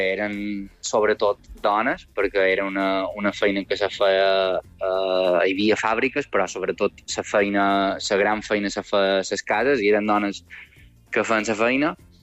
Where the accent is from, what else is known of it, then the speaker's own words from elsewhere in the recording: Sant Joan, Balearic Islands, Spain; a Sant Joan hi havia trenadores, i jo som de Sant Joan